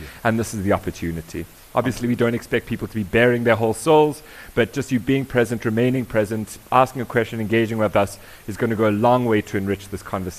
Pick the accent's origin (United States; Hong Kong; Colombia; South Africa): South Africa; Johannesburg, Gauteng; I grew up in Johannesburg. White male